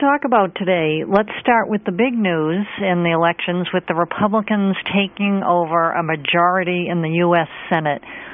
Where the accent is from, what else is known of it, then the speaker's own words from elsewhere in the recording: Massachusetts, United States; Massachusetts is my home state, and I actually know Martha Coakley.